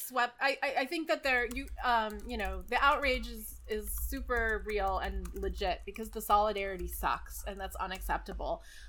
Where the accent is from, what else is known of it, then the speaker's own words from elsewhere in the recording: New Mexico, United States; I grew up in New Mexico